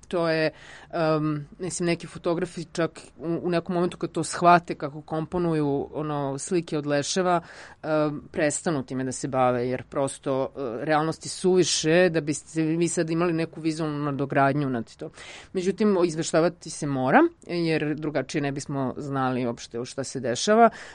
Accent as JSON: {"language": "Serbian", "town": "Sombor", "region": "Vojvodina", "country": "Serbia", "tie": "born or raised there", "said": "dolazim iz Sombora, rodom sam iz Sombora, i neki od tih logora su bili u komšiluku, u Gakovu."}